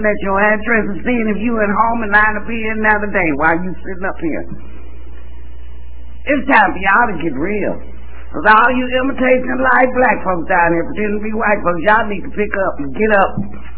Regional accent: Dallas, Texas, United States; Now, I don't know where y'all come from, but I'm from Dallas.

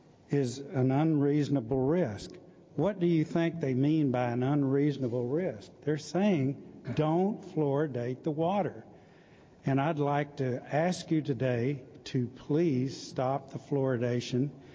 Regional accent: Colleyville, Texas, United States; I'm from Colleyville.

